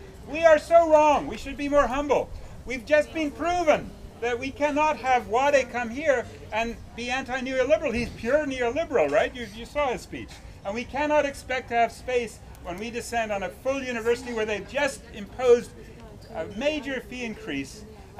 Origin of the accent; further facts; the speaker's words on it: Ireland; born there; I was born in Ireland, I can tell you.